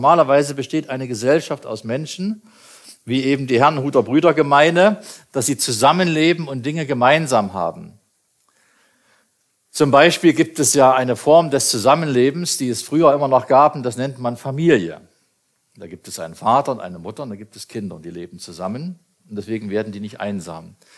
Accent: Brandenburg, Germany; ich komme ja aus der Uckermark und da gibt es kaum Christen und es gibt überhaupt keine christliche Lebensweise

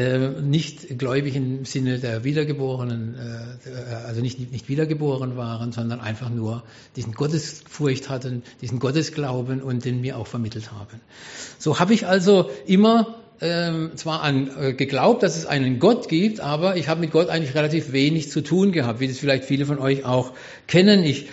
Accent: Karlsruhe, Baden-Württemberg, Germany; ich bin geboren 1963 in Karlsruhe, dort lebe ich auch heute noch, und bin in einer Familie groß gewachsen, die war jetzt keine christliche Familie, ich sage es mal, es war eine namenschristliche Familie.

